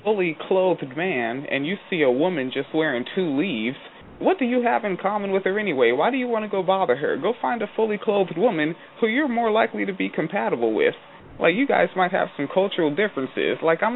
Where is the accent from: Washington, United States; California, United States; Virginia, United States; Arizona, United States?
Washington, United States; I'm from Washington State.